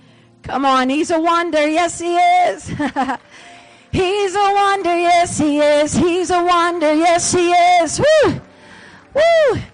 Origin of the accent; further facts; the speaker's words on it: Tennessee, United States; And so I came all the way from Tennessee to just encourage you to step into the river and the current that is in California, and bring a little dab from Tennessee